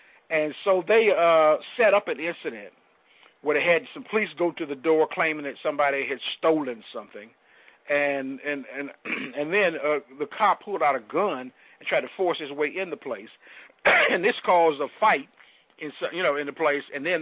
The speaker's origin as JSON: {"language": "English", "town": "Chattanooga", "region": "Tennessee", "country": "United States", "tie": "born or raised there", "said": "Chattanooga, which is that's my hometown, and it's like some 5 hours away or something like 3 to 5 hours away."}